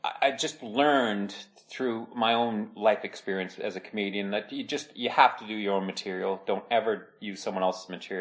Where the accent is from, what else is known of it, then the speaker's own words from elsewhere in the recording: Toronto, Ontario, Canada; I'm from Toronto, Ontario, Canada.